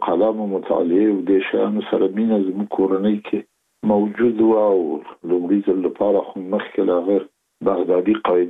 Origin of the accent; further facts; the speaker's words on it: Kabul, Afghanistan; زه زېږېدلی په کابل کې یم. د کابل په چاګي کې ګزرګاه پله ته ورڅېرمه، او کلی د شکلا خان کلا. هلته زه زېږېدلی یم، خو یو درې یا څلور کاله وروسته زما کورنۍ بیا د مراد خان ته کډه شوې ده، چې هلته د پدري کلا ده.